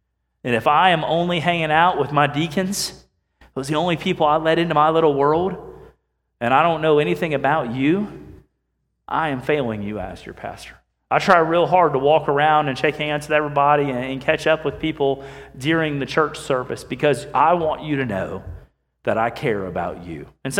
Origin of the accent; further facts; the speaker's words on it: Houston, Texas, United States; It's just like I'm there. I grew up in Houston.